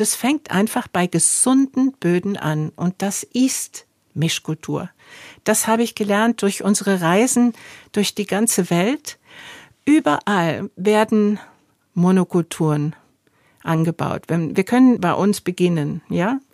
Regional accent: Argentina; Ich hatte als Kind in Erinnerung, Argentinien ist das Land der Weiden, wo die Rinder auf den Feldern laufen, nichts mehr.

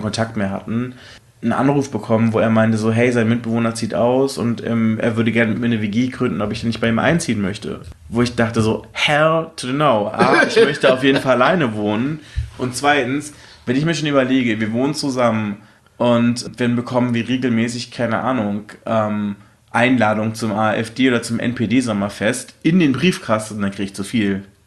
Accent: Germany; ja, ich bin Deutscher

